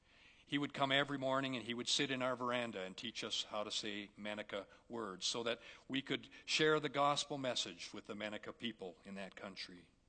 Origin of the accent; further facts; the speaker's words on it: Canada; that's what's great about being a Canadian. We can go to church with freedom and liberty